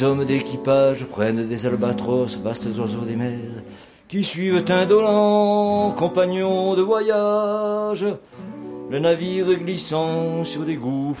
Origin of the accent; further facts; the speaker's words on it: Marseille, Provence-Alpes-Côte d'Azur, France; je suis un marseillais d'origine, fils d'ouvrier, père d'ouvrier, petit-fils de bouchonnier